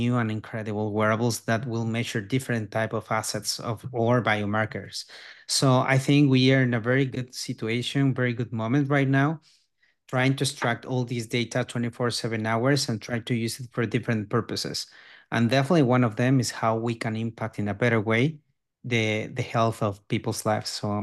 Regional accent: Mexico; English is a second language; now in Miami, United States; I'm from Mexico. Now living here in Miami, but I am original from Mexico.

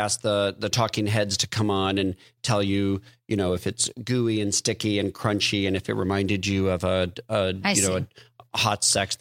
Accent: the South, United States; I'm from the South.

